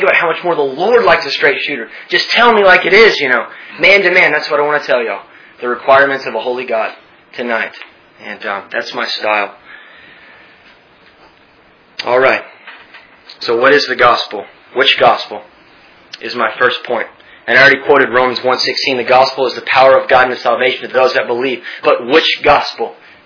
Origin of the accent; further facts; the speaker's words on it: Texas, United States; I'm from Texas. That helps.